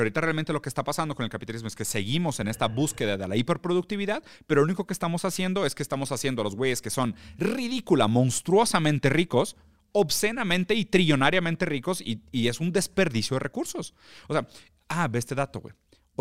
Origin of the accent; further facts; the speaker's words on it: Brazil; yo te lo puedo decir como brasileño también, aunque Brasil es un país un poco más diverso porque es muy, muy amplio en extensión territorial